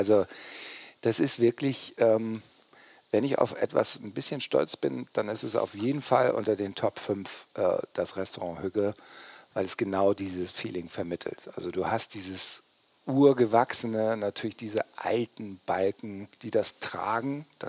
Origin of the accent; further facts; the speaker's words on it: Kiel, Schleswig-Holstein, Germany; born there; Ja, also ich bin tatsächlich in Kiel geboren. Meine Eltern kommen aus Flensburg und da ist die Grenze ja nicht so weit, wie man weiß.